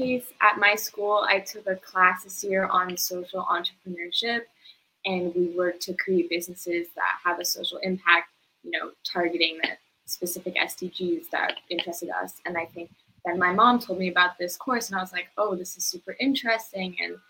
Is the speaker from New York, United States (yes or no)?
yes; New York City, New York, United States; I'm also from New York City, and I'm a senior, and I'm 17.